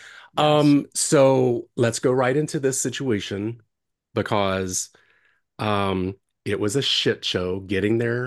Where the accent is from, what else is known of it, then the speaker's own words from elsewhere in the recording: Virginia, United States; I don't know the … that well because, like, I grew up in Virginia and they weren't on the radio.